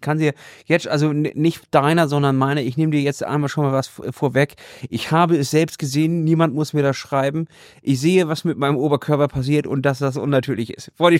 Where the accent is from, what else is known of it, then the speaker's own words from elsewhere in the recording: Hamburg, Germany; Als Hamburger kennen wir das Problem nicht.